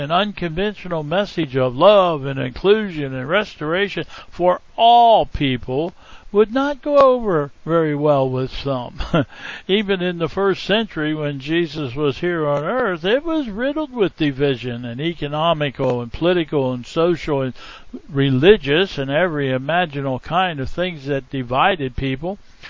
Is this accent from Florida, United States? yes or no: no; Pennsylvania, United States; Now, most of you know I'm from Pennsylvania.